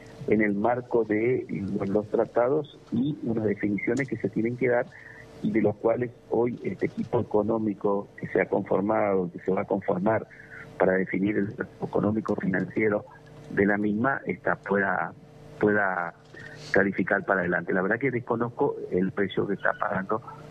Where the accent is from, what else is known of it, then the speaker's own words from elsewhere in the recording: Chaco, Paraguay; Yo soy chaqueño de origen, uh-huh, y vivo en el Chaco, o sea que para mí es algo muy cercano también.